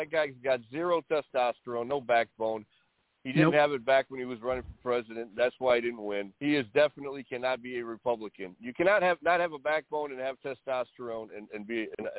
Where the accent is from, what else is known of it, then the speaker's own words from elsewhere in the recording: Detroit, Michigan, United States; born there; also born or lived in Sarasota County; He actually was born in Detroit, like I was.